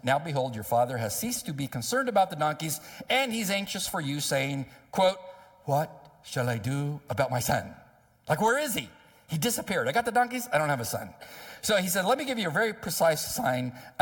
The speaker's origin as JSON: {"language": "English", "town": "San Diego", "region": "California", "country": "United States", "said": "Understands California. I'm from California. Check. Understands the beach. I'm from San Diego."}